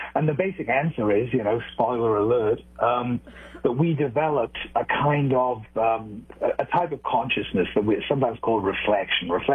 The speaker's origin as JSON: {"language": "English", "region": "Wales", "country": "United Kingdom", "said": "I'm from Wales in Britain originally."}